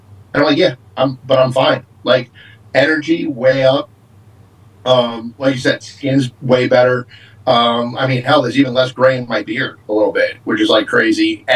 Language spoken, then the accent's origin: English; New York, United States; And as a New Yorker, like, everything, I kind of assume everybody's BS until you show me you're not.